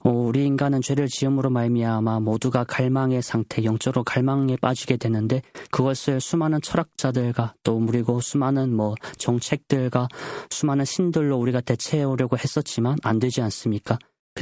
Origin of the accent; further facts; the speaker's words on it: North Korea; 저희 고향 북조선 땅을 생각해봅니다.